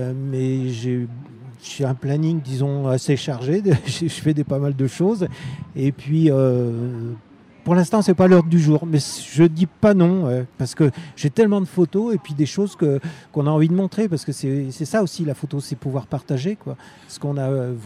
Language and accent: French; Voreppe, Auvergne-Rhône-Alpes, France; Je suis de Voreppe, c'est à côté de Grenoble. Ma compagne a une maison à La Baume, là, donc on y vient très régulièrement.